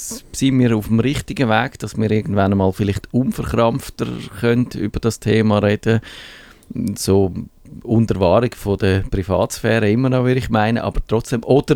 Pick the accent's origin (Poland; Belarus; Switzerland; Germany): Switzerland; Zurich; woher ich komme, aus dem Zürcher Wieland, wo die sexuelle Revolution, glaube ich, ausgeblieben ist